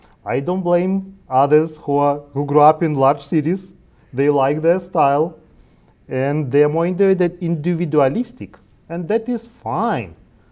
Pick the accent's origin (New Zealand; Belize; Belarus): Belarus; English is a second language; now in Canada; it reminds me my home country in a way that people are more more kind of close to the same behavior like I used to have back in Belarus. And I think it is more not cross-cultural, but more with, it comes towards the community and the size of the community. I grew up in a village, in a small town